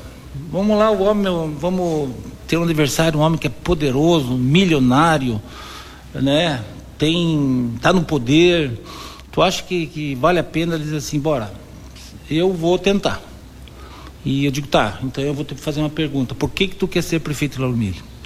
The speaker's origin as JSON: {"language": "Portuguese", "town": "Canoinhas", "region": "Santa Catarina", "country": "Brazil", "tie": "born or raised there", "said": "porque a minha cidade natal é Canoinhas"}